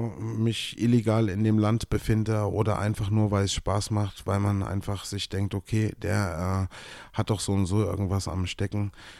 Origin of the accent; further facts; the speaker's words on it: Erfurt, Thuringia, Germany; ich bin Erfurter, 42 Jahre alt und mache Musik.